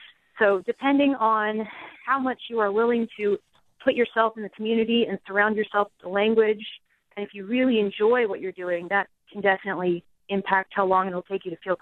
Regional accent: Texas, United States; now in Iowa, United States; I'm originally from Texas. I just moved up here to Iowa in August, and the local dialects are even different.

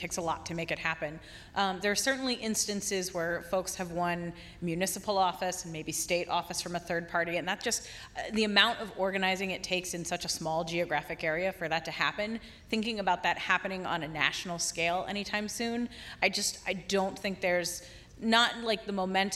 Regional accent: Kentucky, United States; Well, I'm from Kentucky.

